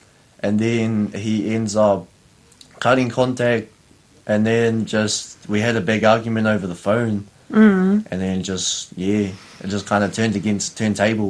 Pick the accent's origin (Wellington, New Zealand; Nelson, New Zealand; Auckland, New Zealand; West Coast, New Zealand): Auckland, New Zealand; Avondale; Avondale, West Auckland.